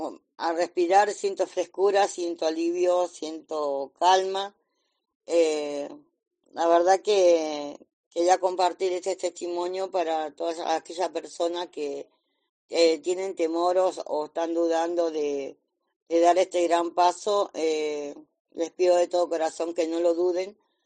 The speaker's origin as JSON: {"language": "Spanish", "region": "Buenos Aires", "country": "Argentina", "said": "soy de Buenos Aires, Argentina"}